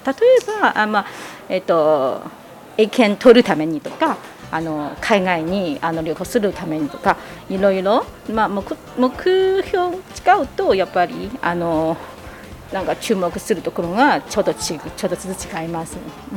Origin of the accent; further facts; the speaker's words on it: Beijing, China; Japanese is a second language; now in Japan; 私は北京出身だから、まあ大都市で、あのめっちゃあのインターナショナル、あの特性的な